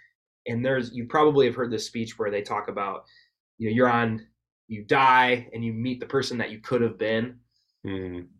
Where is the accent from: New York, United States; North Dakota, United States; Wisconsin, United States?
Wisconsin, United States; I mean, I was from Wisconsin too.